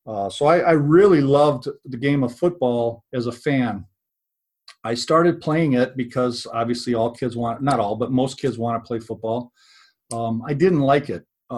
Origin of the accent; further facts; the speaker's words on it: North Carolina, United States; born there; I was born in North Carolina. My dad was playing football at Duke.